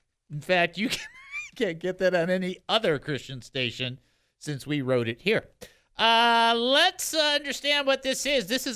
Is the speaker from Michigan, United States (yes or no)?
yes; Detroit, Michigan, United States; being a person who's born and raised in Detroit and has a much better handle on some of the racial tension than people might think